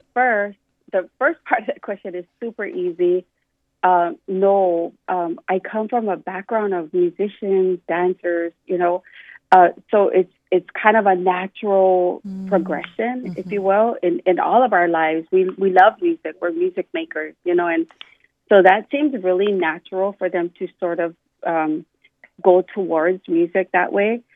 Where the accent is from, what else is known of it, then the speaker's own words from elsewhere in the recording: Waimanalo, Hawaii, United States; I'm from Waimanalo, born and raised, so that song is very dear to me.